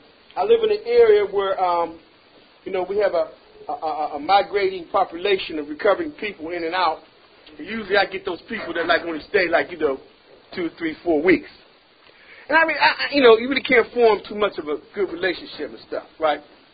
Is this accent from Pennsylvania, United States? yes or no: yes; Pittsburgh, Pennsylvania, United States; I'm from Pittsburgh. Only path I know is Centenary Avenue, Fifth Avenue, Robinson Court, Francis Street.